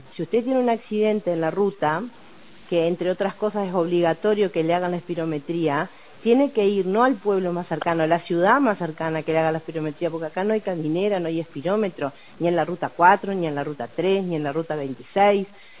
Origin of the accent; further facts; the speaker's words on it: Salto, Uruguay; yo soy de Salto, iba el ministro, y fuimos desde Salto hasta Artigas